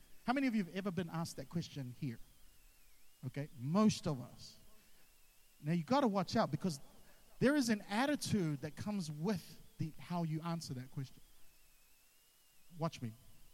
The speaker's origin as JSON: {"language": "English", "country": "New Zealand", "said": "So I'd explain to them I'm from New Zealand."}